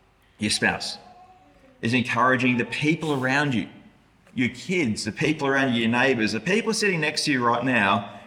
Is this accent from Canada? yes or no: no; Brisbane, Queensland, Australia; Slips out, I'm from Brisbane, we're a little bit slower there.